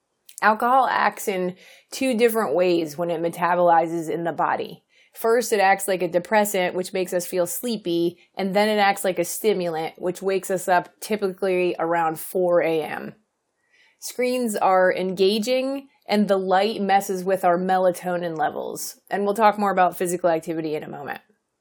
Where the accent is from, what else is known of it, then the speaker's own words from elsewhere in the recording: East Coast, United States; now in California, United States; I come from the East Coast, and sarcasm I've always felt is part of my charm.